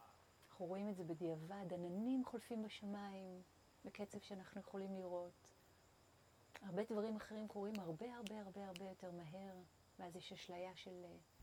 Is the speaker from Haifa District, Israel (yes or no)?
yes; Hadera, Haifa District, Israel; לפחות אני גדלתי בחדרה